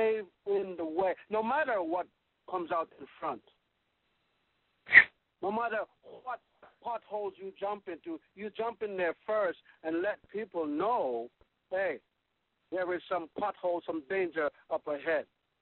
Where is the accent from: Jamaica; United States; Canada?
Jamaica; I could tell you a story about all that after growing up in Jamaica in the bushes, after coming out and living in the city for a while.